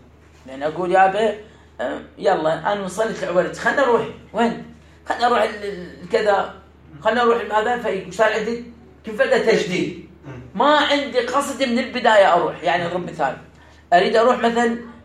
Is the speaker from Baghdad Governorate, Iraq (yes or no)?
yes; Baghdad, Baghdad Governorate, Iraq; الله أنا من بغداد، أنا إذا طلعت من بغداد وسافرت